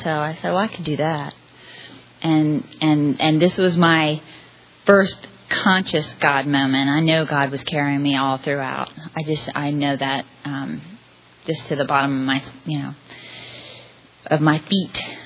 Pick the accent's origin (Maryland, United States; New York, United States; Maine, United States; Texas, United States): Maryland, United States; also born or lived in Florida; I grew up in Maryland for the most part. I was born in Florida, but I grew up in Maryland.